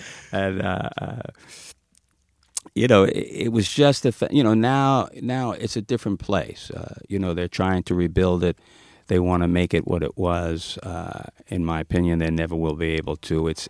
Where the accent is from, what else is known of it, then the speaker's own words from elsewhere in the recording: Brooklyn, New York, United States; Yeah, I grew up in Sheepshead Bay. I hung out in Brighton Beach. My high school was around there. And, of course, anybody in that whole area of Brooklyn was going to the beach.